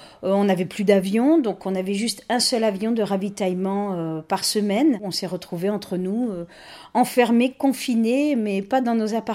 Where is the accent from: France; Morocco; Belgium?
France; de là où j'ai grandi, hein, de cette France, de cette métropole